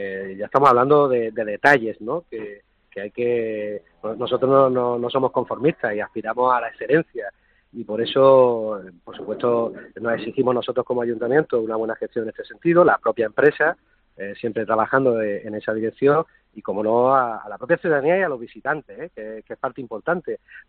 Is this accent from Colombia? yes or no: no; Granada, Andalusia, Spain; los granadinos sacamos siempre pecho de nuestra ciudad, sobre todo cuando salimos fuera de Granada, ¿no?